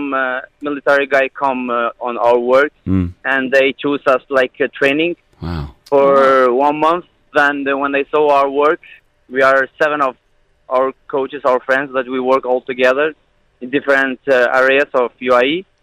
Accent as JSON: {"language": "English", "country": "Kosovo", "second_language": "English", "said": "I'm from Kosovo, Eastern Europe."}